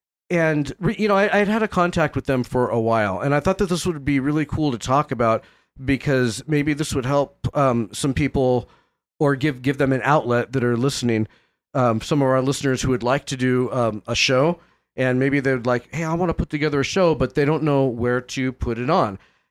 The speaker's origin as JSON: {"language": "English", "town": "Hemet", "region": "California", "country": "United States", "tie": "born or raised there", "said": "nobody in Hemet would know because nobody from my hometown is listening"}